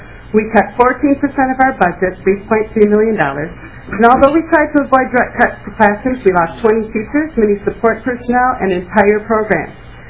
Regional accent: Northfield, Minnesota, United States; I'm a parent from Minnesota Public School District 659 in Northfield.

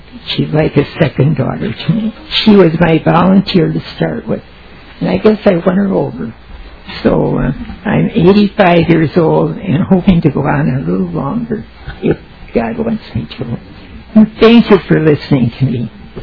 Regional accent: St. Paul, Minnesota, United States; also born or lived in Duluth; I was born and raised in St. Paul, lived in Duluth for about 13 years, and married someone from Duluth.

